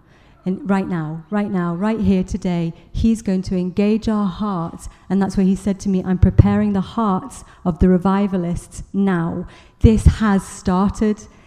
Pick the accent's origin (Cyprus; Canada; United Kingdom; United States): United Kingdom; England; obviously I'm English